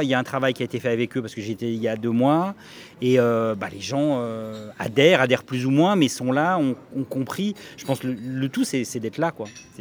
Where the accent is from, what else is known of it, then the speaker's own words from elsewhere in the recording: Burkina Faso; moi je suis de Burkina.